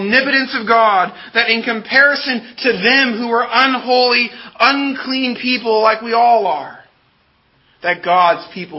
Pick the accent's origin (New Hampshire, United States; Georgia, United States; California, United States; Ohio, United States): California, United States; Growing up in Southern California, I still remember experiencing my first sizable earthquake as a relatively young child.